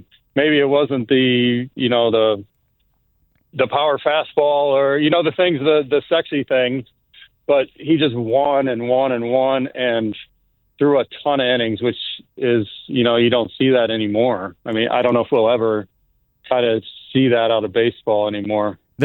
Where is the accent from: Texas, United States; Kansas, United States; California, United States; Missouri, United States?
Missouri, United States; St. Louis; now in Chicago, United States; I mean, living up here and, you know, I grew up near St. Louis, so I was a pretty diehard Cardinals fan.